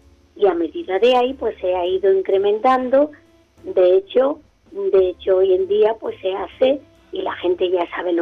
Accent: Corral de Almaguer, Castilla-La Mancha, Spain; Y mi pueblo se llama Corral de Almaguer. Y es un pueblo muy bonito.

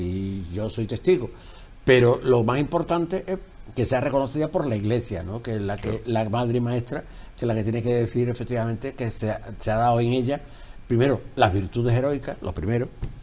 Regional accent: San Fernando, Spain; es la reliquia de una monja de mi pueblo, de San Fernando.

